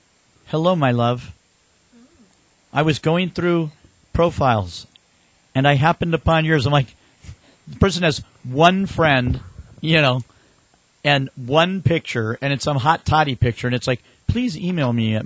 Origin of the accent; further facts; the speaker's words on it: Ukraine; English is a second language; I'm from the Ukraine.